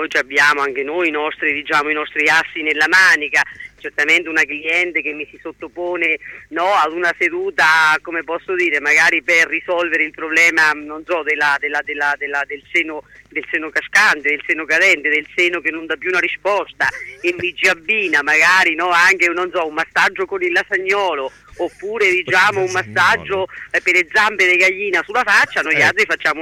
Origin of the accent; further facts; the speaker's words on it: Macerata, Marche, Italy; tutti noi di Macerata stiamo in attesa di questo derby